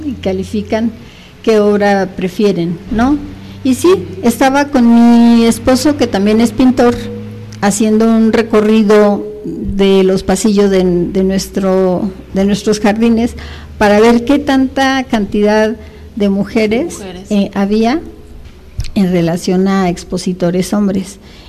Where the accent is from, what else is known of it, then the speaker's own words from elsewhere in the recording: Zacatecas, Mexico; now in Mexico City, Mexico; Cuando yo vine a la Ciudad de México, extrañaba esa cantera rosa, porque acá la cantera es como verdecita, gris.